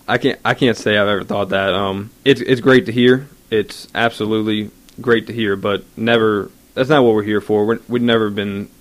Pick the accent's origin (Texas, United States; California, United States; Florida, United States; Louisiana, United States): Louisiana, United States; New Orleans; Well, I was raised in New Orleans, New Orleans East, until I was about 11 when Hurricane Katrina hit, and then we moved out to Lacombe with my aunt